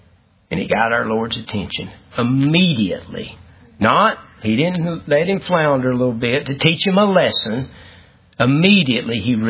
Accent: United States; sure we're from Douglas County, but we're relatively smart.

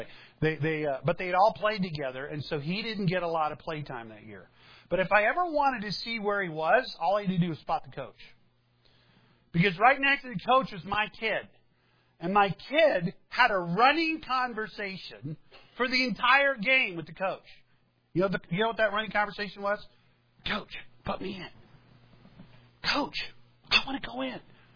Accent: South Carolina, United States; I'm from South Carolina.

